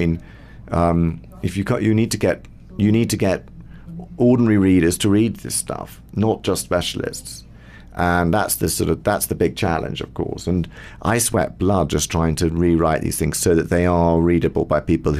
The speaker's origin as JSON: {"language": "English", "region": "England", "country": "United Kingdom", "said": "But obviously, being English, it's great to be in South Africa."}